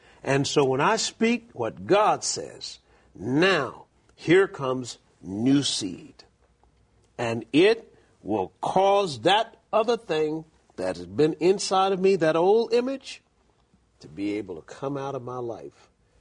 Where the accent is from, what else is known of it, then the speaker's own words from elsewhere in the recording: Alabama, United States; I was brought up in Alabama, and they had something called a black mulberry tree.